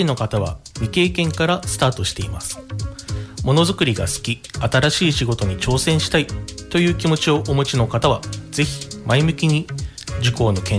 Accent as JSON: {"language": "Japanese", "region": "Fukushima", "country": "Japan", "lives_now": "Matsumoto, Japan", "said": "はい、福島から来ました。"}